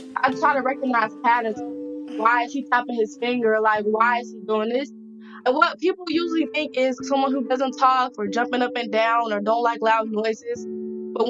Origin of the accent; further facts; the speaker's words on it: Nigeria; I'm Nigerian, and like, I was just not saying what I was supposed to be saying.